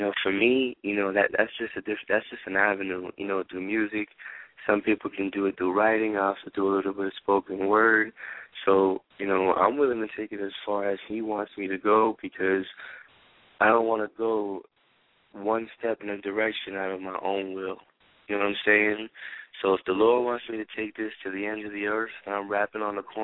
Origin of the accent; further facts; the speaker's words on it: New Jersey, United States; now in Miami, United States; I live in Miami right now, but I'm originally from New Jersey. So off the bat, my flow, my delivery, some people say is that up north kind of style.